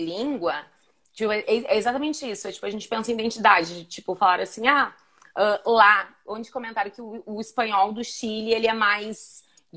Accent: Pelotas, Rio Grande do Sul, Brazil; eu sou de Pelotas, né?

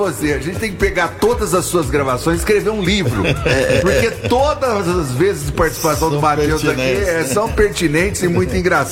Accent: Franca, São Paulo, Brazil; Sou de Franca, mas sempre adoro a cidade.

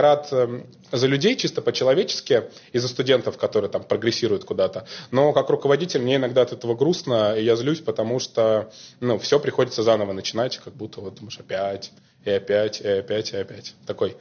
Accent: Kaliningrad, Kaliningrad Oblast, Russia; Я коренной калининградец, заканчивал 32-ю гимназию.

